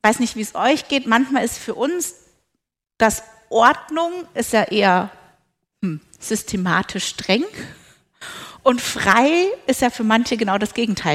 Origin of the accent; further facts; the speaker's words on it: Bavaria, Germany; ich bin ja im Allgäu aufgewachsen